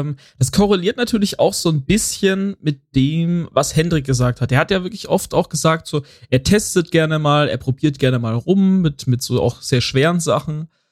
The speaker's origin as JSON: {"language": "German", "country": "Austria"}